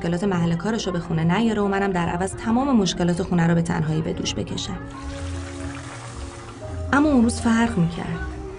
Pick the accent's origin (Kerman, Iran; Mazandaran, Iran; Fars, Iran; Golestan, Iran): Fars, Iran; Shiraz; راستی من خودم اهل شیرازم، خود شیراز.